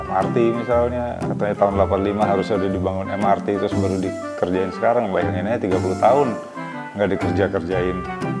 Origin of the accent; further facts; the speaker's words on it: Jakarta, Indonesia; saya besar di Kebayoran Baru, banyak pohon besar, rimbun.